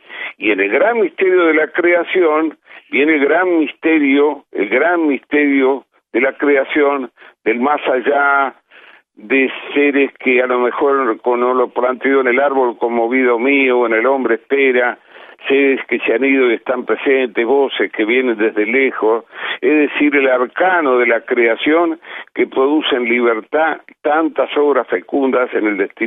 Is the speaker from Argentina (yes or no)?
yes; Argentina; es el homenaje que yo dejo como argentino